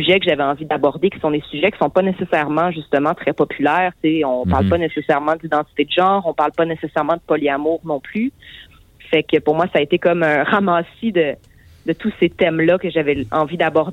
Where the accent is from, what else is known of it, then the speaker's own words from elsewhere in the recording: Quebec, Canada; la musique populaire que je viens de la Beauce aussi